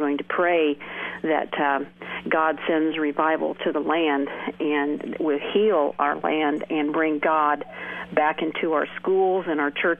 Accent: Indiana, United States; well, you know, hey, Indiana, we have we are once Hoosiers, always Hoosiers.

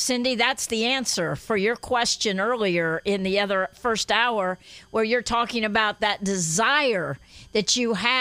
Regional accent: Guatemala; Being back in the Latin American country where I grew up in Guatemala

